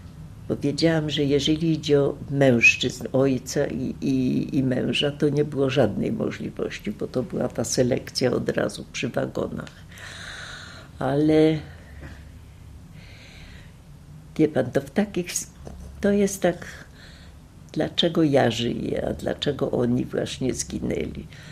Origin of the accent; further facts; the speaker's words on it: Łódź, Łódź Voivodeship, Poland; do Łodzi nie ma co wracać, do mojego rodzinnego miasta. Nikogo z mojej rodziny już tam nie ma.